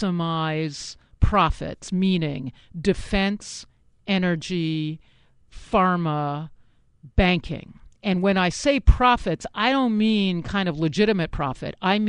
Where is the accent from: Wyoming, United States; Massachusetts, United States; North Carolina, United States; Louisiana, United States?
Massachusetts, United States; Boston; I mean, I grew up in the Boston area in New England, and so we were always really proud of our, you know, 18th century past.